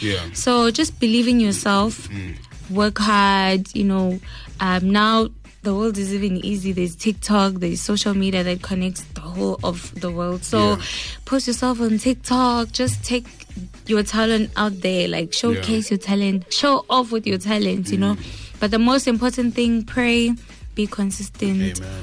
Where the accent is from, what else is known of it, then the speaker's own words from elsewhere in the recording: Soweto, Gauteng, South Africa; also born or lived in Eastern Cape; Born in Eastern Cape and raised in Soweto. Raised by my grandmother.